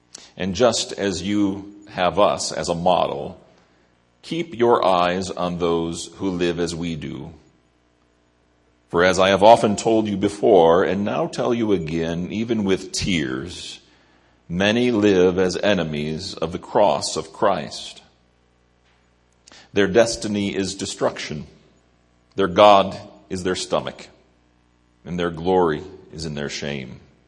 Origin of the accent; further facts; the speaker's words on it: United States; The United States is my home country. It's where I belong.